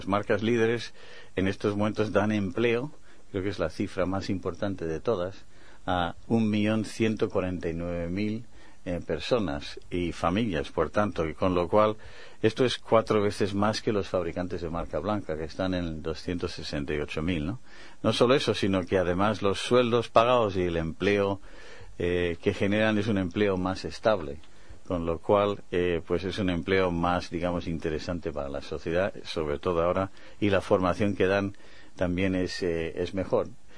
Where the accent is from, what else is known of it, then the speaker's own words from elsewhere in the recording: Bilbao, Basque Country, Spain; also born or lived in Taiwan; dentro de mi currículum está el haber nacido en Taiwán, como has dicho, pero soy de Bilbao, ¿eh? Porque los de Bilbao nacemos donde nos da la gana